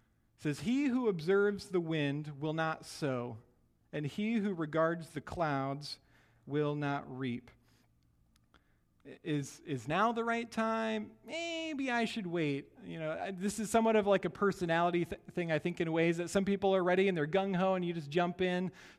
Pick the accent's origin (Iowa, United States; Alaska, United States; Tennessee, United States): Iowa, United States; I grew up in the Midwest in Iowa, and we had tornadoes that would just, you know, kind of pop up all over.